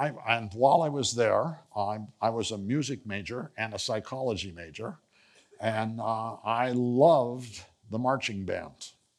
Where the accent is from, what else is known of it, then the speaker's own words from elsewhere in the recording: Spokane, Washington, United States; also born or lived in Wenatchee; I am from the Pacific Northwest. I grew up in a community called Spokane, Washington. So I grew up on the eastern part of Washington State. Actually, I was born in Wenatchee.